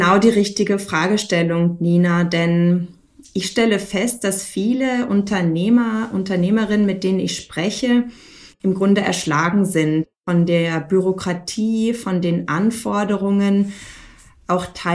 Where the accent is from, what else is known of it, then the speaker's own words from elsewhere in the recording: North Rhine-Westphalia, Germany; also born or lived in Barcelona; Ich komme ursprünglich nicht aus Baden, ich komme aus Nordrhein-Westfalen. Bin aber während meiner Karriere überwiegend in der Automobilindustrie auch sehr viel international umgezogen und rumgekommen.